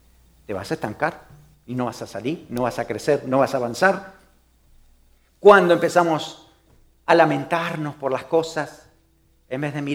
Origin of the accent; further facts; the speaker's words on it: Pehuajó, Buenos Aires Province, Argentina; En mi tierra, en Pehuajó